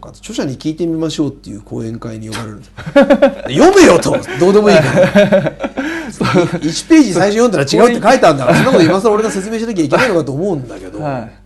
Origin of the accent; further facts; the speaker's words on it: Yamaguchi, Japan; born there; でも山口県生まれですからね、韓国系の人そこら辺死ぬでいるんでね、ごく普通に一緒に暮らしてるんで